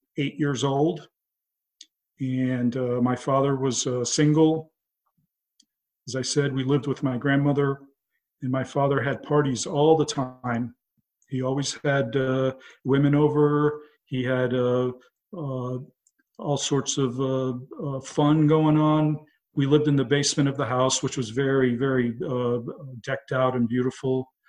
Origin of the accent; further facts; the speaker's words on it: Iran; So as a seven-year-old and in my teenage years, I grew up in Iran.